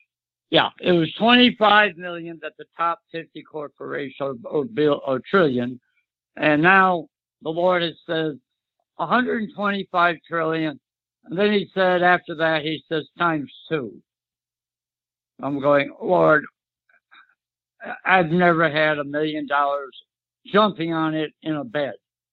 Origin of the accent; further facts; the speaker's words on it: Midwest, United States; because I am from the Midwest. I worked growing up pumping SHIT from the ground